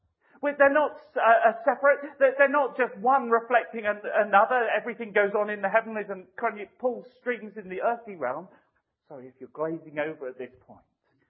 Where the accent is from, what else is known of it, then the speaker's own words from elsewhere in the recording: United Kingdom; Okay, I'll take it that we're British. We don't like to say amen.